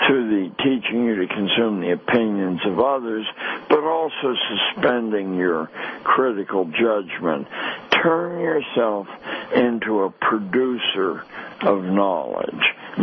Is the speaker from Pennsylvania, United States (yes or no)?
yes; Pittsburgh, Pennsylvania, United States; I'm from Pittsburgh, and our last Super Bowl in Detroit was a pleasure.